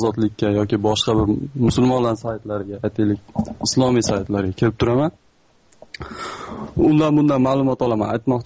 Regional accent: Kyrgyzstan; now in South Korea; Men Koreyadan, Koreyadan. O'zim qirg'izistonlikman, shunchaki kuzatuvchiman xolos.

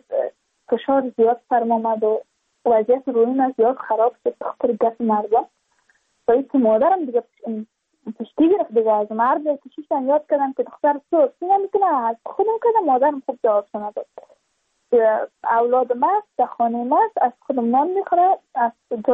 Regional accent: Badakhshan, Afghanistan; چون ما از بدخشان هستیم یعنی منطقای دور دستش

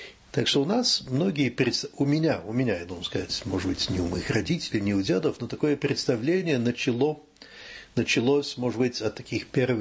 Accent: Île-de-France, France; я родился под Парижем. В 1945 году, когда вот как раз когда война кончилась, конечно, я этого не помню, но родители, для них это много чего значило. И мы жили здесь.

